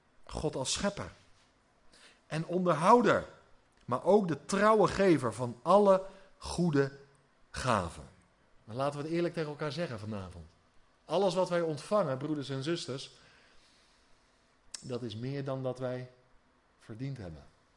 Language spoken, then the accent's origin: Dutch; South Holland, Netherlands; en ik kom uit de regio van Den Haag